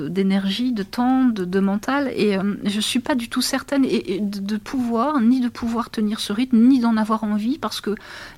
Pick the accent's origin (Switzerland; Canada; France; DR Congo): France; Crépy-en-Valois, Hauts-de-France; born there; Je suis née à Crépy, ma famille, une partie de ma famille vit à Crépy, j'ai des amis à Crépy, donc oui, bien sûr, je suis encore dans l'Oise.